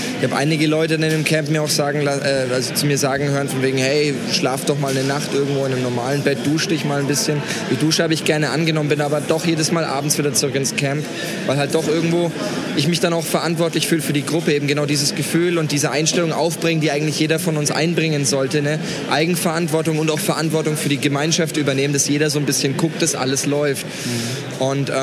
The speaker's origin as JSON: {"language": "German", "town": "Würzburg", "region": "Bavaria", "country": "Germany", "lives_now": "Berlin, Germany", "said": "Ich stelle mich jetzt einfach mal mit als Berliner vor, obwohl ich eigentlich aus Würzburg stamme."}